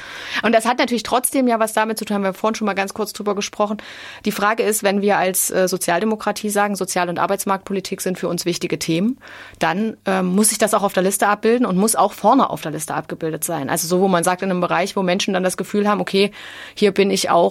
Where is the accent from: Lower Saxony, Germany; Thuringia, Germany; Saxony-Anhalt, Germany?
Thuringia, Germany; Jena; ich bin in Jena aufgewachsen, als die großen Nazi-Demos Anfang der 2000er Jahre waren.